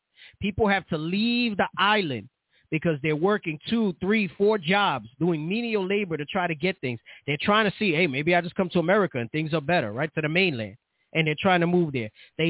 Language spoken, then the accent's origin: English; New York City, New York, United States; I lived in Little Puerto Rico, right? We grew up in the Bronx.